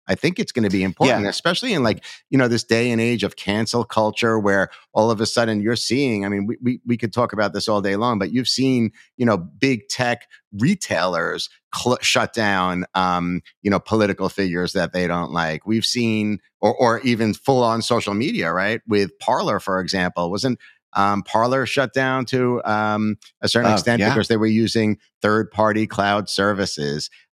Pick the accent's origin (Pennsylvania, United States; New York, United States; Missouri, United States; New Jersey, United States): New York, United States; I take maybe here in America, I take it for granted as, you know, as a New Yorker.